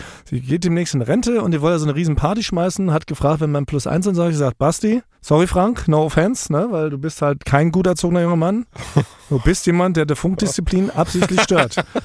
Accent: Berlin, Germany; wie wir sagen als Berliner.

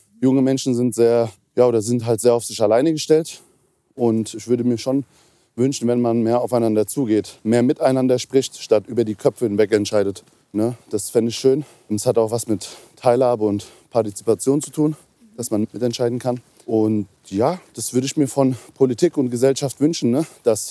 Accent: Hesse, Germany; now in Berlin, Germany; Ich komme ursprünglich aus Hessen. In Berlin wohne ich seit Ende 2017

